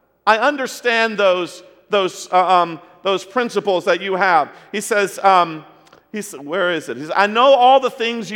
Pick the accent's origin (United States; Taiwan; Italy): Taiwan; when I was a kid growing up in Taiwan on the mission field, I can remember going with my family to mountain villages.